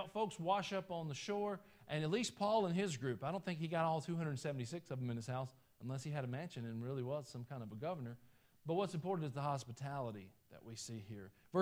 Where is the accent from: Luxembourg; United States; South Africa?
United States; I'm an American. We see things different than the rest of the world, I think.